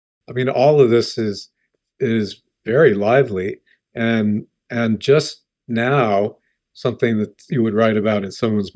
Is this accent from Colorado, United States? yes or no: no; Pennsylvania, United States; I'm from Pennsylvania.